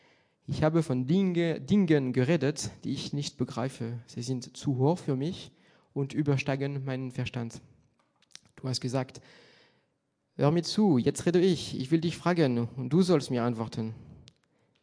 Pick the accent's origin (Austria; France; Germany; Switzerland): France; accent: French; German is a second language; damit ihr ein bisschen so mit meinem französischen Akzent das Gedicht hören könnt.